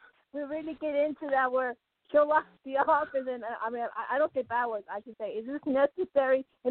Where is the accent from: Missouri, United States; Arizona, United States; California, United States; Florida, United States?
Arizona, United States